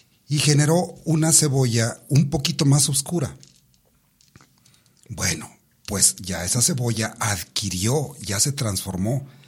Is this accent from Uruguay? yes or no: no; Mexico; tenemos medalla de oro como mexicanos.